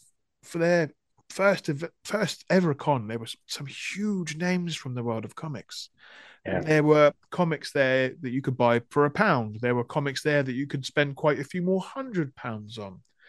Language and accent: English; Portsmouth, South East England, United Kingdom; the fact that I'm from Portsmouth, so there's literally zero commute time for me. It is 10 minutes down the road.